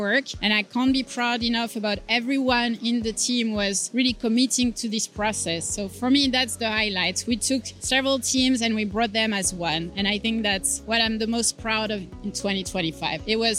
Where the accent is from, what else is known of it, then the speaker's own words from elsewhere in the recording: Paris, Île-de-France, France; now in New Jersey, United States; I'm from France originally, born and raised in Paris.